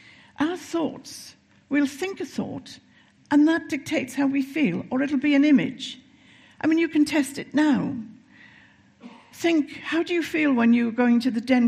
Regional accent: Wales, United Kingdom; I do it myself sometimes because I'm Welsh and I tend to tip into hiraeth and hoel very quickly.

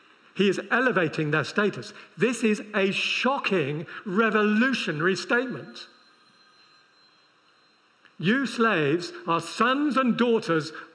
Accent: United Kingdom; I know we're British, but sometimes it's good to do that.

